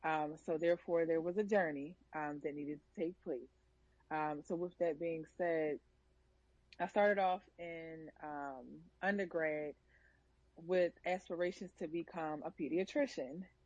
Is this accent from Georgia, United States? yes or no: no; Philadelphia, Pennsylvania, United States; I'm from Philadelphia with a strong heritage of West Indian culture embedded in me. My family's from Antigua.